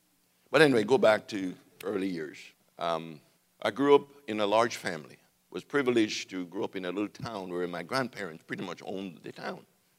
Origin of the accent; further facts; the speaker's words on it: Jamaica; I remember growing up in Jamaica, in the church we grew up in, I was so blessed.